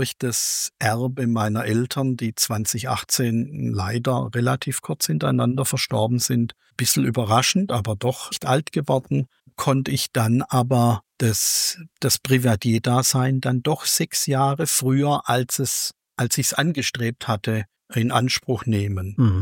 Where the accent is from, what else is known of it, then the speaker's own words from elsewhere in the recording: Baden-Württemberg, Germany; moved away as an adult; also born or lived in Mannheim / Limburgerhof; stamme ich ursprünglich aus Schwaben, in der Nähe von Stuttgart und bin mit 18 Jahren in eine Ausbildung zur BASF gegangen und bin also dann in der Pfalz gelandet, im Raum Mannheim-Ludwigshafen.